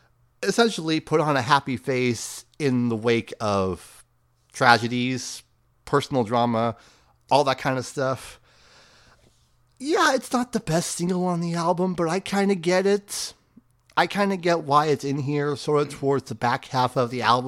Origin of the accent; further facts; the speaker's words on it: California, United States; As a young kid growing up in California Bay Area, I listened to a lot of pop music.